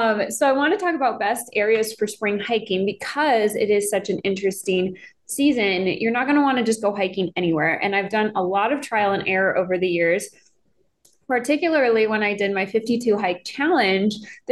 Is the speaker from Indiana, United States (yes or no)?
yes; Indiana, United States; Like growing up in Indiana, spring kind of started in like late March, April